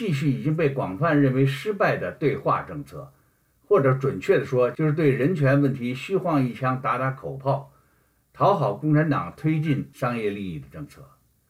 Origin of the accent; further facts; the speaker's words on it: China; 也许我们中国人建立民主的时候没有那么多包袱